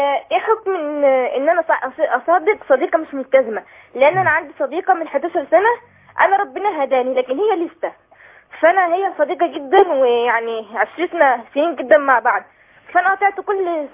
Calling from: Port Said, Port Said Governorate, Egypt; انا كنت سأل الشيخ عندنا في بورسعيد

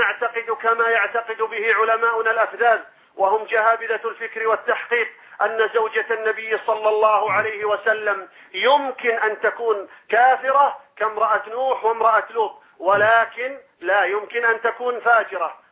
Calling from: Saudi Arabia; أنا أتصل من المملكة العربية السعودية

